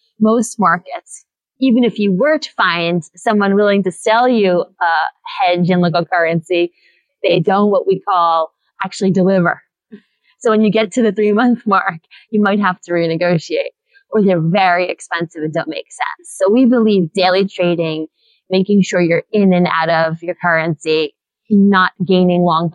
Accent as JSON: {"language": "English", "town": "Queens", "region": "New York", "country": "United States", "tie": "born or raised there", "said": "So I'm from New York City. I grew up in Queens, New York, which has more ethnicities than any other county in America."}